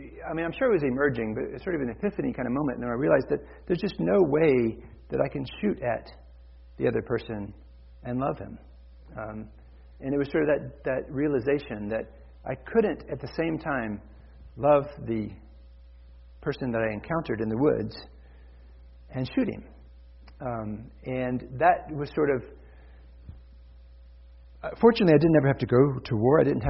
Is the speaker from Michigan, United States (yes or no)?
no; Stewart's Draft, Virginia, United States; I grew up here in Stewart's Draft, very sheltered. You know, my dad was a preacher.